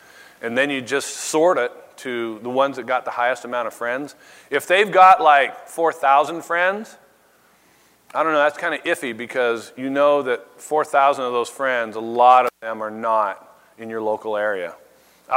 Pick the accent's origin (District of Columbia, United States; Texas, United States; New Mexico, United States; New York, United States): Texas, United States; Friendswood; I'm from Friendswood, Texas.